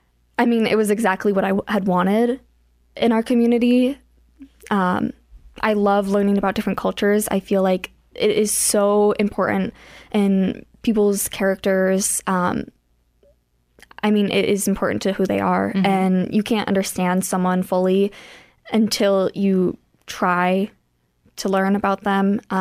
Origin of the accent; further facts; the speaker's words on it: Wagner, South Dakota, United States; I am Czech and German and Irish. But growing up in Wagner on the reservation, honestly, I feel like I'm a lot more connected to the Native culture the more I have been exposed to it.